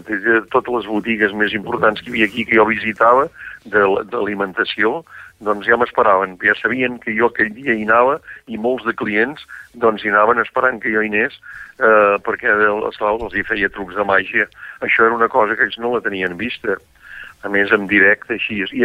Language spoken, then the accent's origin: Catalan; Vall d'Aro, Catalonia, Spain; sempre he parlat de la Costa Brava i del meu poble, de la Vall d'Aro